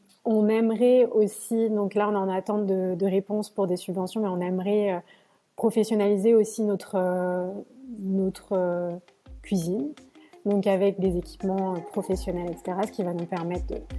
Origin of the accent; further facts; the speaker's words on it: France; je suis française, mais j'ai plein d'origines différentes, donc grecque, éthiopienne, italienne.